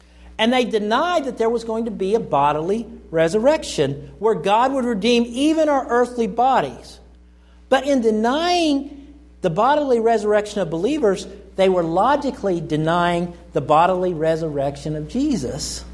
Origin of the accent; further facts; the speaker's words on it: Oklahoma, United States; I grew up in Oklahoma. And there are evangelicals everywhere in Oklahoma.